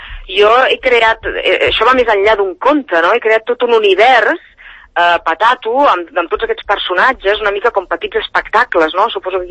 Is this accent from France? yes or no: no; Catalonia, Spain; perquè jo sóc empordanesa i aquí i allà està ple d'imatges així